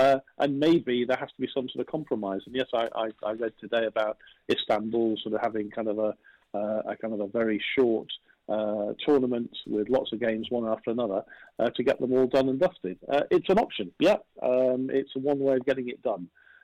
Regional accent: England, United Kingdom; as an English football fan, and being a bit of an old-fashioned English football fan, that I would want to see, I don't think. I think I prefer Stoke City, you know, on a cold Tuesday night.

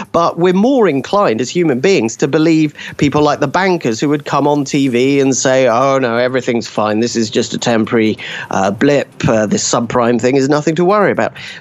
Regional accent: United Kingdom; as a British person

